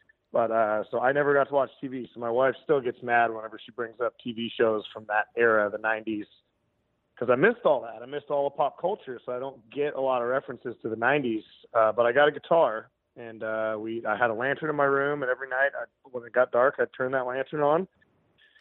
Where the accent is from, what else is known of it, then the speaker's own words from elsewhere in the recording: Kila, Montana, United States; So I was born in the Flathead Valley in 1985.